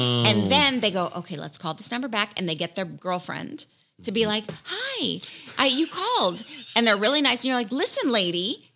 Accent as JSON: {"language": "English", "town": "Malibu", "region": "California", "country": "United States", "tie": "born there", "said": "I was born in Malibu"}